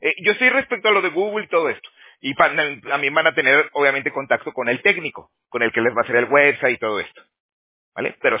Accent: Aguascalientes, Mexico; moved away; also born or lived in Toronto; yo soy de Aguascalientes, señor Robert. Yo me salí de Aguascalientes hace, ya van 13 años. Pero primero me fui a Toronto. Estuve en Canadá y un rato, yo trabajaba en roofing, en gutters y todo eso. Y luego me vine para acá, para California.

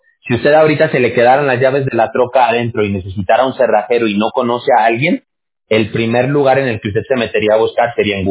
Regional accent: Mexico; Yo soy de México, yo soy mexicano.

